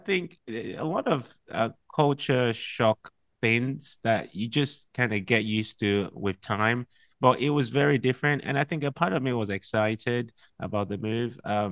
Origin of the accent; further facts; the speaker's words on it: Liberia; also born or lived in Nigeria; I'm half Nigerian, half Ghanaian. So my dad is from Nigeria. My mom is from Ghana. I was born in Liberia.